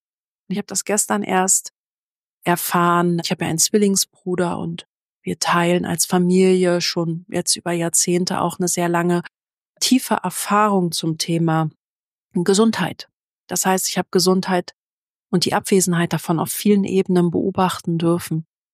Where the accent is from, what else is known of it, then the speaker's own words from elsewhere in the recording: Berlin, Germany; Und dort, wo ich groß geworden bin in Berlin, gab es eines der größten, oder gibt es, glaube ich, immer noch eines der größten Leistungszentren für Sportler.